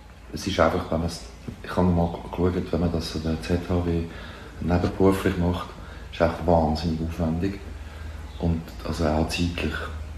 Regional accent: Zurich, Switzerland; In Seefeld.

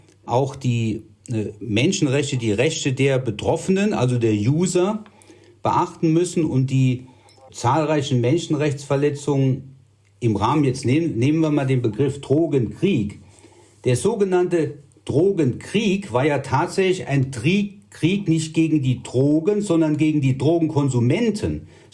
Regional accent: Germany; wir als Deutsche

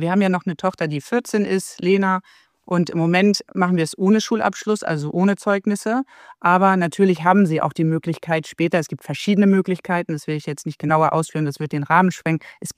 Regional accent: Hamburg, Germany; moved away as an adult; now in Croatia; wir kommen eigentlich ursprünglich aus Norddeutschland, aus Hamburg, sind vor 5 Jahren nach Kroatien ausgewandert

